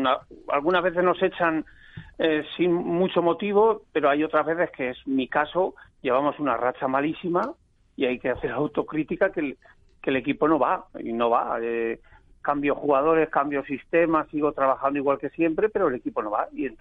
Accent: Villarrobledo, Castilla-La Mancha, Spain; a pesar del resultado en Villarrobledo. Y es que, vamos a ver, es mi pueblo, es mi equipo

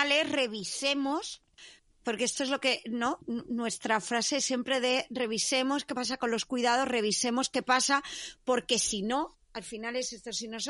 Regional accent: Catalonia, Spain; no estaríamos en un bar porque somos catalanas

